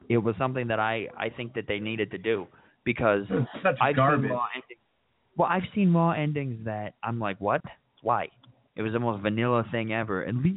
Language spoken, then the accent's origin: English; Albany, New York, United States; right here in my hometown, the Pepsi Arena in Albany, New York.